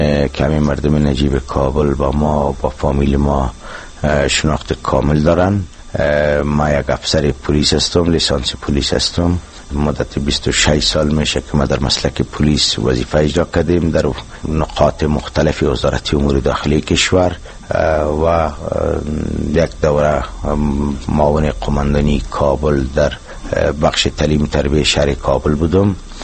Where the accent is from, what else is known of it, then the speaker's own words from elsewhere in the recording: Afghanistan; ما از افغانستان هستیم